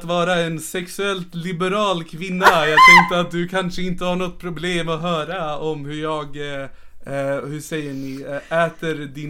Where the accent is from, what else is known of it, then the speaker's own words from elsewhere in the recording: France; Swedish is a second language; jag förstår inte denna referens, jag är från Frankrike.